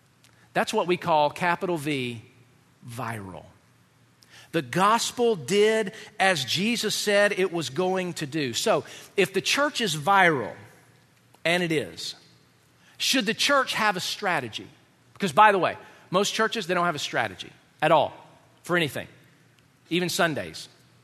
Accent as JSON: {"language": "English", "town": "Buffalo", "region": "New York", "country": "United States", "said": "Where are you from? Buffalo. You? Yeah, Buffalo."}